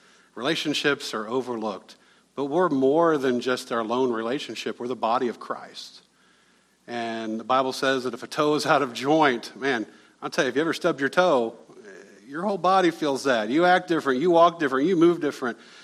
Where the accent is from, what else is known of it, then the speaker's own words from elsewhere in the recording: Whipple, Ohio, United States; I grew up in Ohio, a little town called Whipple, Ohio.